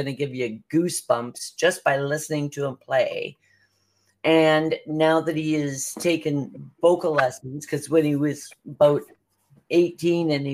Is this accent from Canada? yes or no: yes; Canada; because I am Canadian.